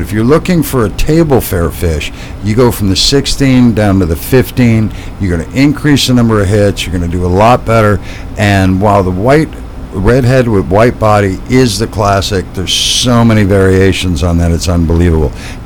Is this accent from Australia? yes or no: no; Midwest, United States; I am actually from the Midwest.